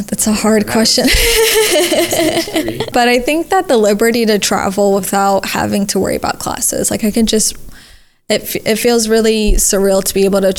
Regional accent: Missouri, United States; It's really kind of crazy to go to the Middle East and then see the same white Jesus that I grew up seeing in Missouri and in Bethlehem.

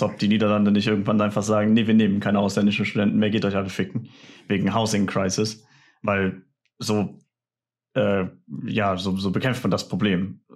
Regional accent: Kiel, Schleswig-Holstein, Germany; Weil ich bin ja auch aus Kiel.

